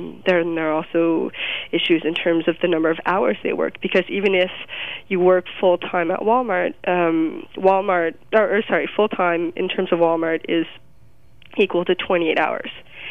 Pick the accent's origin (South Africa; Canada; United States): Canada; Jonquière, Quebec; English is a second language; Yeah, my hometown is definitely one of the towns with the highest, not necessarily unemployment, amid chômage. Shoot, what's that term in English?